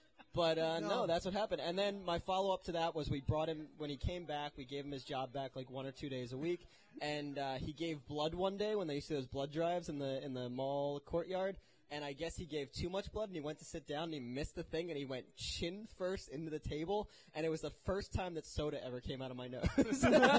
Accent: Virginia, United States; We're from Virginia, though.

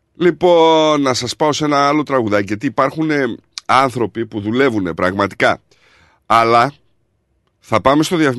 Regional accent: Pontismeno, Central Macedonia, Greece; Καλημέρα και πολύ καλημέρα από τα Πάτρια Εδάφη που βρίσκομαι τώρα. Και πιο συγκεκριμένα, αγαπητέ Νίκο, στο χωριό μου, το Ποντισμένο Σερών, που βρίσκεται πολύ κοντά στην Ηράκλεια Σερών, με το παλιό όνομα Τζουμαγιά

